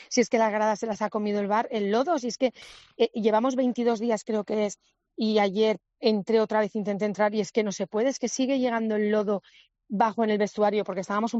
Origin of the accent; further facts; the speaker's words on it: Spain; avergonzamos de decir que somos españoles